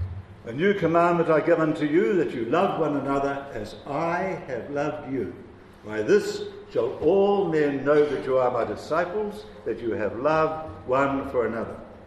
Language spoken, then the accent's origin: English; New Zealand; Now, as a New Zealander, of course, I think